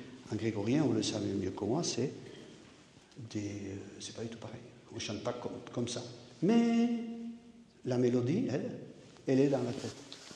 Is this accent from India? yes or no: no; Basque Country, France; first language Basque; French is a second language; Moi, ma langue maternelle, c'est le basque. Après, je suis allé à l'école à 4 ans, je ne savais pas un mot de français, j'ai appris le français à l'école sans problème. Et par contre, j'ai appris à lire et à écrire en basque au catéchisme